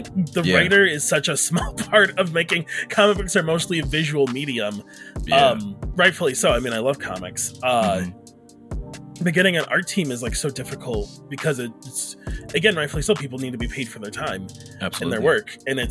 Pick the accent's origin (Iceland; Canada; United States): United States; Detroit, Michigan; Well, no, so I'm from Detroit, actually. Okay, I grew up in Detroit, but I moved out here for school and just stayed.